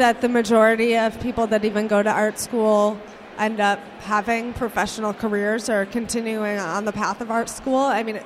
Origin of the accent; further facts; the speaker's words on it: Bloomfield Hills, Michigan, United States; I went in Bloomfield Hills, Michigan